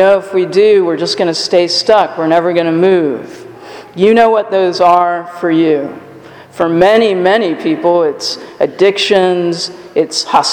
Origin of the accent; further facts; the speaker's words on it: Virginia, United States; Also, my experience growing up in Virginia, I went to high school, I mentioned last week, outside of Charlottesville in Albemarle County